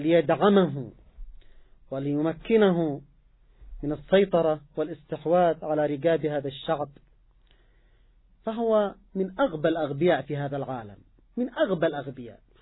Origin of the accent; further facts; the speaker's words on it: Yemen; هذا العدوان على بلدنا اليمن